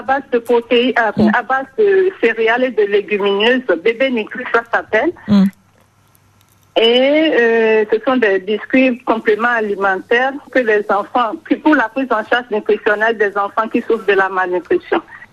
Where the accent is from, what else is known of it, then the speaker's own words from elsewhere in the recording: Adjara, Ouémé, Benin; Je suis originaire d'Adjara, qui est un village à 7 km de Porto-Novo.